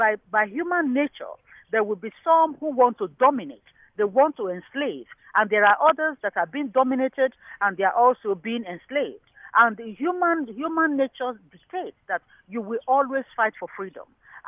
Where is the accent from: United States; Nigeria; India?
Nigeria; Niger Delta; I'm from the Niger Delta of Nigeria